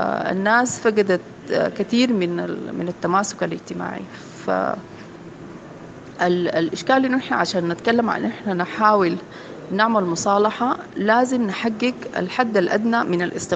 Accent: Sudan; ولكن مهم نحدد نحن كلنا كسودانيين نحن نبدأ من وين نعالج إشكالاتنا

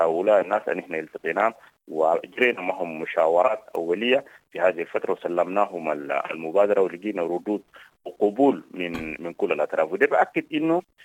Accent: Sudan; نحن سودانيين

